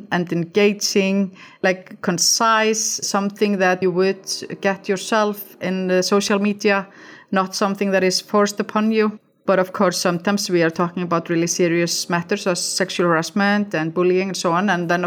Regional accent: Iceland; English is a second language; I'm from Iceland, so it's really good infrastructure for me to progress and to enjoy my career

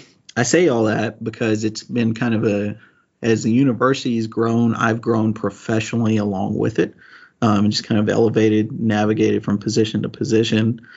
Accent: Bay City, Texas, United States; I grew up an hour down the road in Bay City, Texas. That's my hometown. I'm born and raised there.

